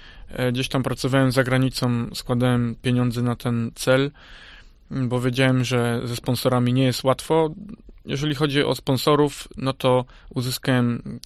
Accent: Kędzierzyn-Koźle, Opole Voivodeship, Poland; pochodzę z Kędzierzyna Koźla. 15 maja będę miał 28 lat.

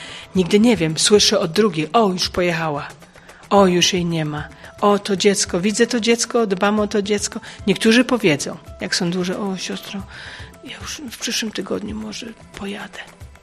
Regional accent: Wójcice, Opole Voivodeship, Poland; also born or lived in England; now in Greece; pochodzę z Wójcic, to jest między Nysą a Dmuchowem. Pracuję teraz w Grecji aktualnie, wcześniej byłam w Anglii.

